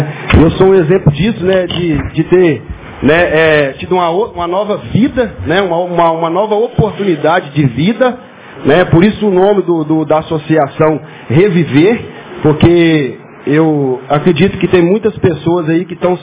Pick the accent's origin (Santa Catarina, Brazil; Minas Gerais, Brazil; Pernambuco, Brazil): Minas Gerais, Brazil; Belo Horizonte; Eu sou de Belo Horizonte, vim para cá para essa missão, né?